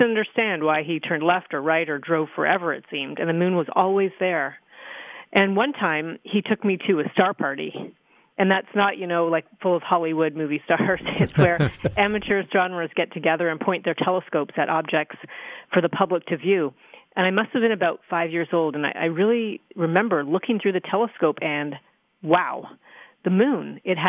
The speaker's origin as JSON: {"language": "English", "town": "Toronto", "region": "Ontario", "country": "Canada", "tie": "born or raised there"}